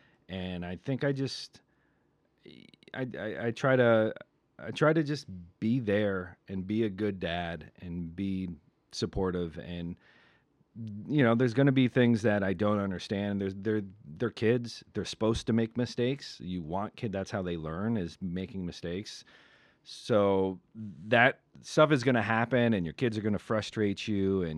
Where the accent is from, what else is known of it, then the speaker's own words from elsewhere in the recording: Ohio, United States; now in Los Angeles, United States; the town I grew up in Ohio, small town. My wife's from an even smaller town in Ohio. And we're out here making a life.